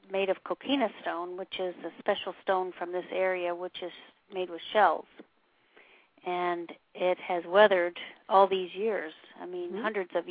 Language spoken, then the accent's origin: English; Florida, United States; You know, we're from the South Florida, and so to hear it seems so much cooler.